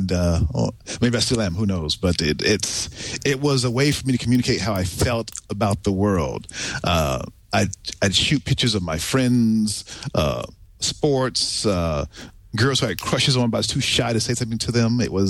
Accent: New York, United States; But we grew up in New York, and my dad got me into photography.

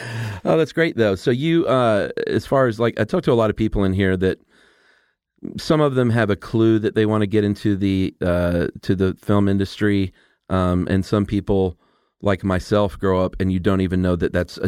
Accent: Atlanta, Georgia, United States; Well, I'm from Atlanta.

